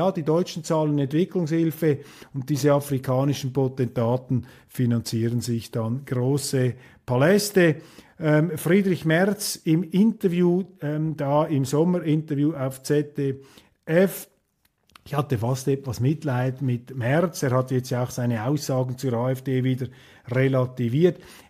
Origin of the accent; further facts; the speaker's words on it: Switzerland; Und da habe ich als Schweizer ein ganz anderes Verständnis